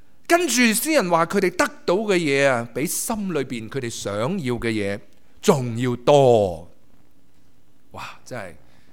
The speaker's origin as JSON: {"language": "Chinese", "region": "Guangdong", "country": "China", "said": "这个是我们广东人很明白的道理。"}